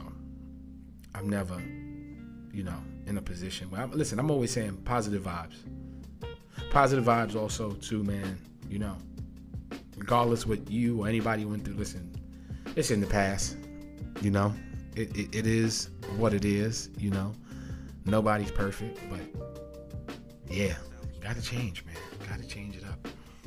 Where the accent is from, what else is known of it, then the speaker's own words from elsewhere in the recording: Bronx, New York, United States; I'm from the Bronx, you know, from the hood, so you know, perspective is everything.